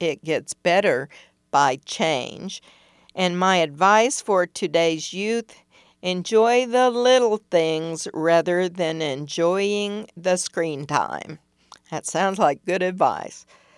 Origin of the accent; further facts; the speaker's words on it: Glendale, Arizona, United States; moved away as an adult; Where I came from and why I left: I came from Glendale, Arizona, and I moved here in 2005.